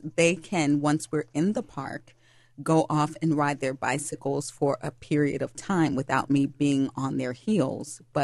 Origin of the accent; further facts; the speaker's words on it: Long Island, New York, United States; I grew up in Long Island, New York, and our neighbors looked out for the kids.